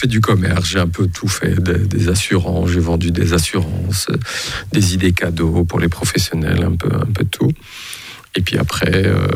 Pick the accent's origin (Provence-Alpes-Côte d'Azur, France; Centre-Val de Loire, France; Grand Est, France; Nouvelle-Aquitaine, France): Centre-Val de Loire, France; Sancerre; Parce que j'ai grandi à Sancerre.